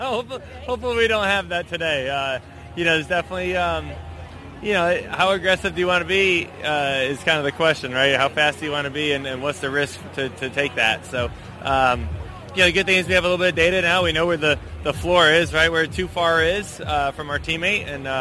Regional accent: Las Vegas, Nevada, United States; So super excited to be at my hometown race here in Las Vegas

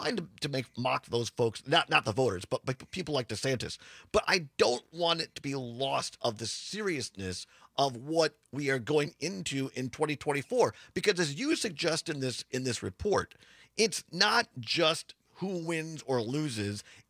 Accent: Wisconsin, United States; I grew up in Southwest Wisconsin, you in Northwest Wisconsin

